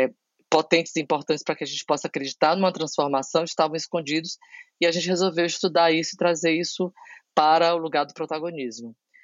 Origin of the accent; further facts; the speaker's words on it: Ceará, Brazil; now in São Paulo, Brazil; eu sou cearense, radicado em São Paulo há 28 anos